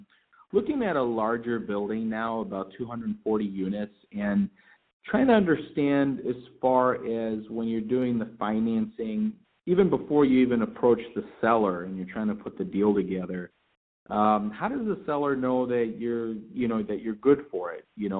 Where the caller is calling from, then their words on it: Chicago, Illinois, United States; Hi, Dave. … How are you?